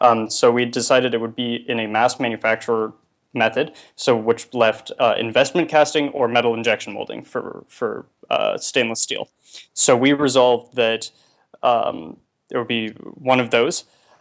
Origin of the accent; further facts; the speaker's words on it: Toronto, Ontario, Canada; Well, actually, I grew up in Toronto, and every time that I'd been going home for the holidays, I had seen a new store very near my house